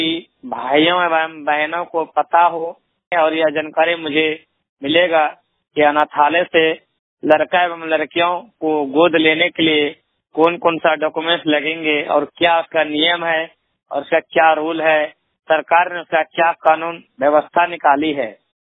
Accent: Bhagalpur, Bihar, India; Bhagalpur district Bihar राज्य का रहने वाला हूँ

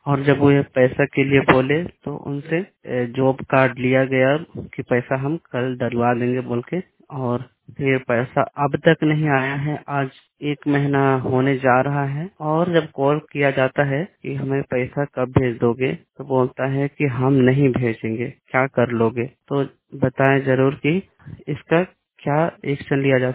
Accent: Ranchi, Jharkhand, India; झारखंड रांची से। मेरे गांव राजा उला तो परताड़ी जो नामकुम प्रखंड में पड़ता है

